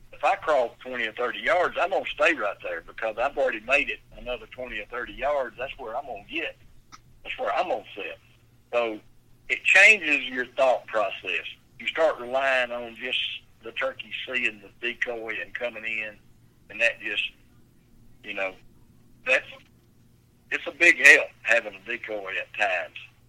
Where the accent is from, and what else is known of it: Alabama, United States; born or raised there